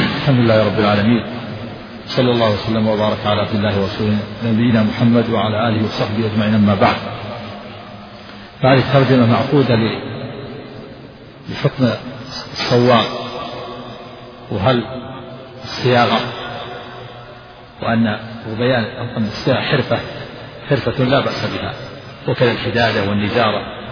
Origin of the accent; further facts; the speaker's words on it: Najd, Saudi Arabia; وكان عندنا في نجد يجعل بدل سقف البيوت الخشب ثم الجريد في النخل ثم الخوص